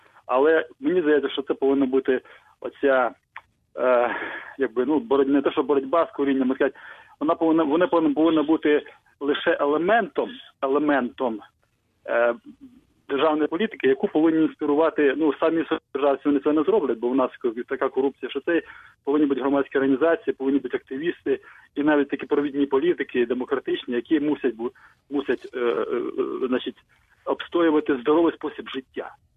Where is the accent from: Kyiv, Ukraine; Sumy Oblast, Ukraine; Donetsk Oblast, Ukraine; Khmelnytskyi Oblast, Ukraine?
Kyiv, Ukraine; Я з Києва.